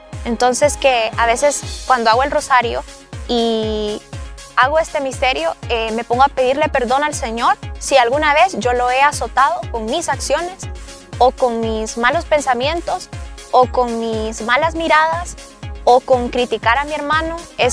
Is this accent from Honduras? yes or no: yes; Honduras; tengo 28 años y soy de Honduras.